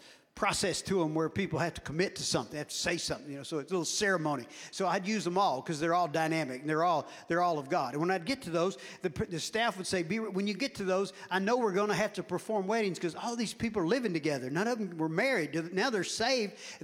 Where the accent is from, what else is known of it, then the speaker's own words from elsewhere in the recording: Dallas, Texas, United States; You must be a city boy. I said, yeah, I'm from Dallas.